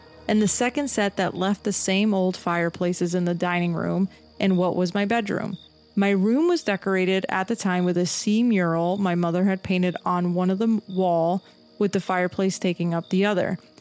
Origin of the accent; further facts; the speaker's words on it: South East England, United Kingdom; As a kid, I grew up in this old schoolhouse towards the end of this quiet street. Now, growing up on the Isle of Wight, there is some sort of nature and history everywhere, and this was true for where we lived at the time.